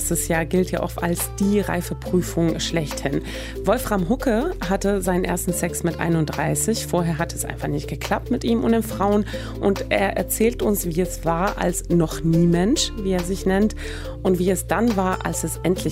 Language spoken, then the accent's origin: German; Sweden; Ich bin ja in Schweden aufgewachsen, habe dort Abi gemacht